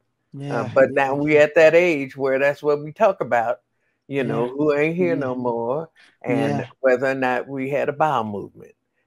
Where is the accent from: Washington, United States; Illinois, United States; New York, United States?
Illinois, United States; Chicago; And since I'm from Chicago, I had my parents come